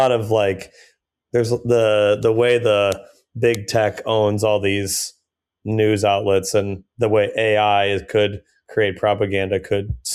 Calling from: Brooklyn, New York, United States; I live in Brooklyn. I'm from Brooklyn right now. Yeah. I'm zooming in from Bed-Stuy, Brooklyn.

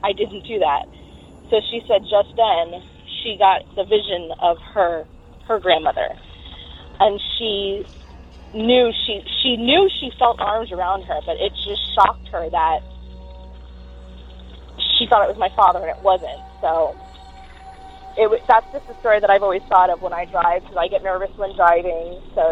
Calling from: Orlando, Florida, United States; I'm calling from Orlando, Florida.

